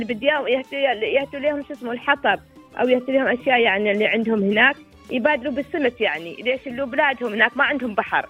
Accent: United Arab Emirates; عندنا في الإمارات

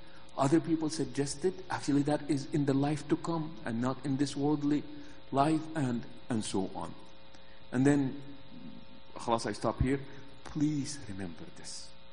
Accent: Virginia, United States; So I came from Virginia and I was really excited.

